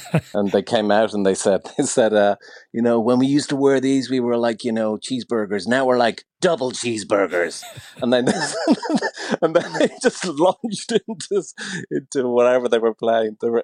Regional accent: Ireland; I'm super excited, especially just to as an Irish person, to play it to Irish audiences, for sure.

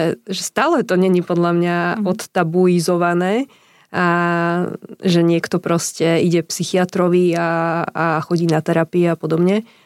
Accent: Prievidza, Trenčín Region, Slovakia; ja pochádzam z Prievidze a tam stále proste malé mesto, kde každý každého pomaly pozná.

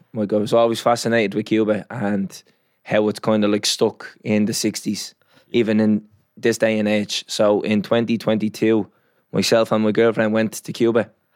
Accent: Ireland; they found out I was from Ireland

